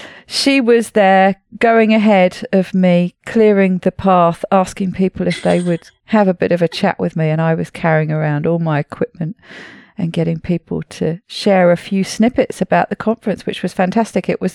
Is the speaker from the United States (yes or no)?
no; United Kingdom; Now, as a Brit, I spend most of the year complaining about the weather.